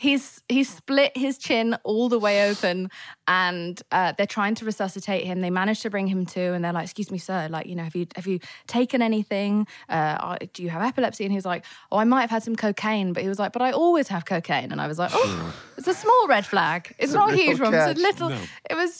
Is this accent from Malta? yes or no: no; England, United Kingdom; I'm English